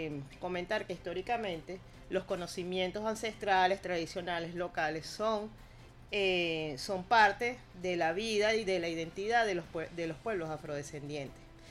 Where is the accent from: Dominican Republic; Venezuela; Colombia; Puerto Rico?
Venezuela; eso forma parte de la vida diaria de todos nosotros como venezolanos